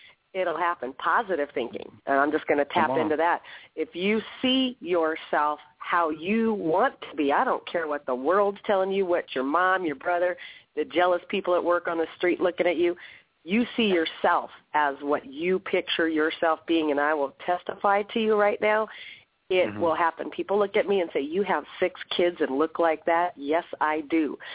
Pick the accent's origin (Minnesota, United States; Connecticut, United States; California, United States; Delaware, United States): California, United States; Hollywood; born there; also born or lived in Inglewood; My pleasure. I was born in Hollywood, California, 1966. I went and moved to Inglewood